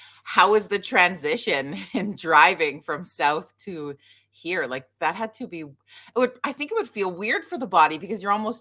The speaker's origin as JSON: {"language": "English", "region": "Alberta", "country": "Canada", "tie": "born or raised there", "said": "being a person who like grew up, born and raised in Alberta"}